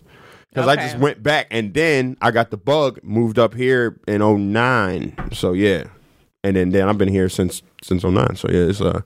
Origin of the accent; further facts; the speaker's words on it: New Jersey, United States; also born or lived in Philadelphia; I'm from the Philly, South Jersey area.